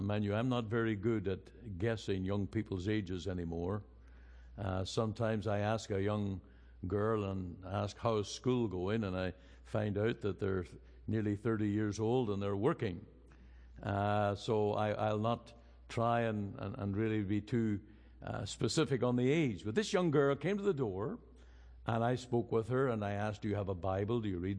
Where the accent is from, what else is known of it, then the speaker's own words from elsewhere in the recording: Canada; I said, I'm from Canada, I have a radio ministry, and I'd like to interview you to see just how life is like in Dublin.